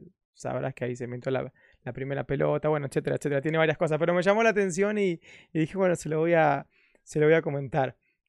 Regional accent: Chubut, Argentina; como yo tengo 25 años y soy de Chubut

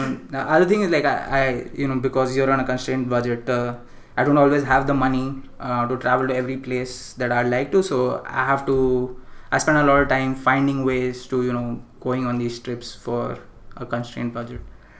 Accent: India; so I grew up in India, so I like a lot of like Bollywood music

